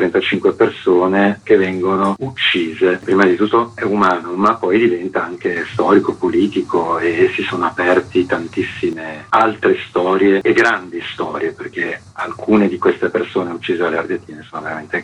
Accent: Genoa, Liguria, Italy; Io genovese

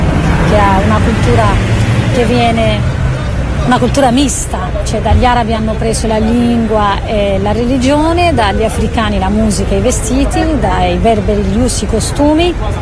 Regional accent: Western Sahara; Io sono del Sahara occidentale, un territorio non autonomo, è l'ultima colonia in territorio africano

